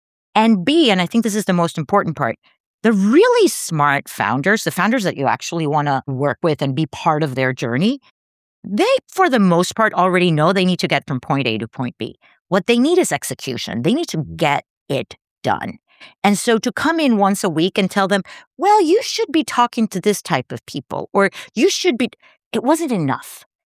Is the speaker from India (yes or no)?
no; Costa Rica; my dad's an entrepreneur, was an entrepreneur. I grew up in a very entrepreneurial household. I grew up in Costa Rica.